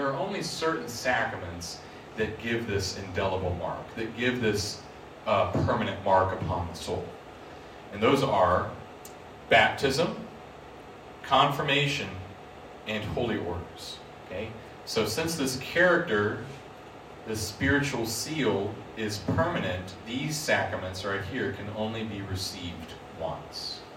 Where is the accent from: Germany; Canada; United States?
United States; Springfield, Missouri; born there; I was born in Springfield, Missouri, on October 11, 1988, on a dark, stormy night.